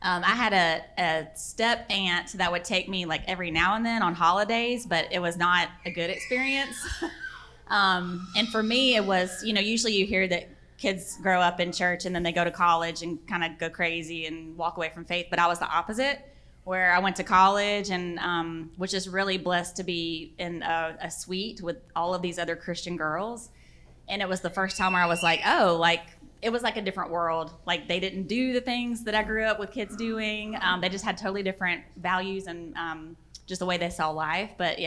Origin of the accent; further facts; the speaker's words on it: Covington, Georgia, United States; born there; I was born in Covington, Georgia.